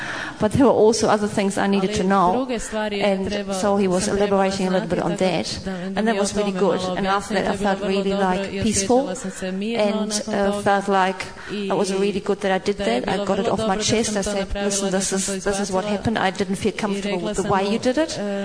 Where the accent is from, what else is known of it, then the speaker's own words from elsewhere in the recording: New Zealand; I'm from New Zealand, so that was a big trip for me, going all the way over to Cambridge.